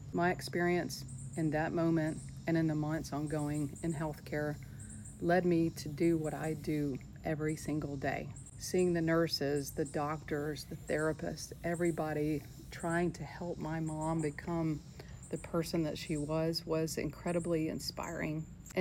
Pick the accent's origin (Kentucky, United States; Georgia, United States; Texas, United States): Georgia, United States; Gainesville; I was born and raised right here in Gainesville, Georgia.